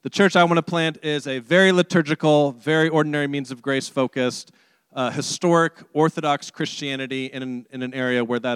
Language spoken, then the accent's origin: English; Carlsbad, California, United States; I grew up in Carlsbad.